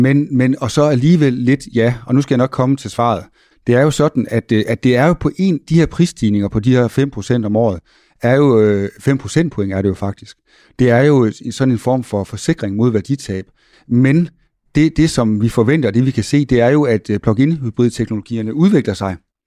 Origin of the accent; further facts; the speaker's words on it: North Denmark Region, Denmark; Men nu kommer jeg jo fra Nordjylland